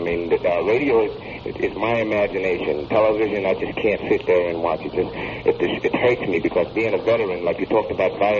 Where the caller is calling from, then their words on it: Brooklyn, New York, United States; Brooklyn?